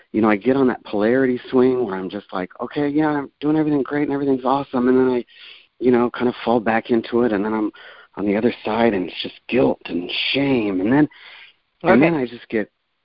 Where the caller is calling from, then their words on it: Olympia, Washington, United States; I'm calling from Olympia, Washington.